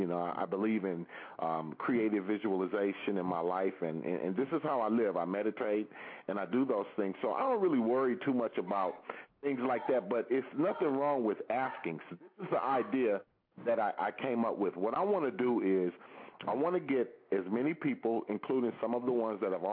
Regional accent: California, United States; I'm from California, so, you know, I know, like

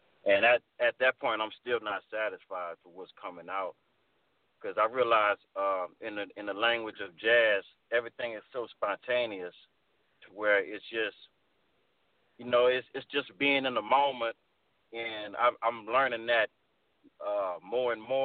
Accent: New Orleans, Louisiana, United States; Maestro, you know, came about when I was growing up in New Orleans.

